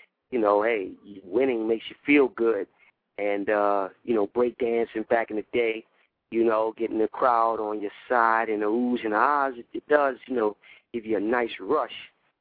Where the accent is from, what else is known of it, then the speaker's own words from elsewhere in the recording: New Orleans, Louisiana, United States; So I'm from New Orleans, so that's, you know, that's where I started from.